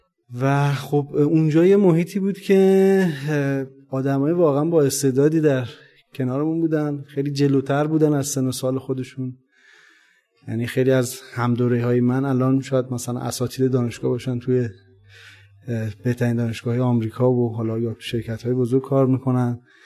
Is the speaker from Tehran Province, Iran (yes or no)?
no; Qazvin, Iran; born there; عرضم خدمتتون که من 24 اسفند 1364 دنیا آمدم در شهر قزوین.